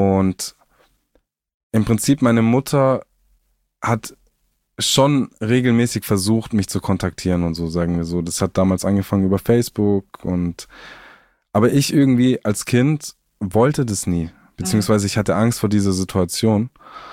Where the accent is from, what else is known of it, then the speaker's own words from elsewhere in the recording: Southern Germany, Germany; Musst dir vorstellen, bei uns in Süddeutschland, da gehen am Wochenende immer die übelsten Raves im Wald.